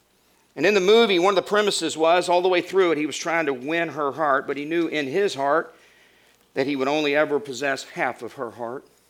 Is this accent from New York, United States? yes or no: no; Arkansas, United States; when I was growing up in Arkansas, we would hear of friends who would lose a family member to the trains